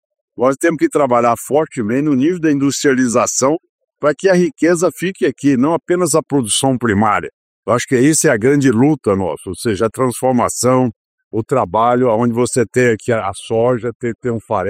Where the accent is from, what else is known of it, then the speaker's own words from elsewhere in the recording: Goiás, Brazil; É uma história com a minha cidade natal de Amapo